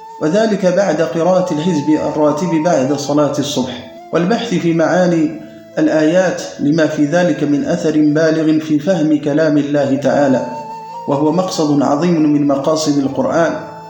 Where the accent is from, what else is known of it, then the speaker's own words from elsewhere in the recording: Morocco; بمملكتنا المغربية الحبيبة.